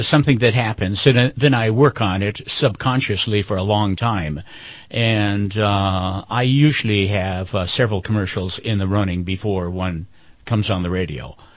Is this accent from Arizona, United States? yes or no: yes; Tucson, Arizona, United States; I grew up in Tucson, actually, so I live very close to the border